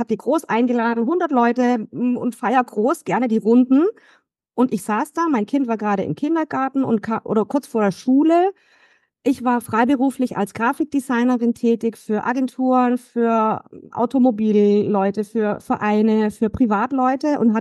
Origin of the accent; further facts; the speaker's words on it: Stuttgart, Baden-Württemberg, Germany; Ich bin aus Stuttgart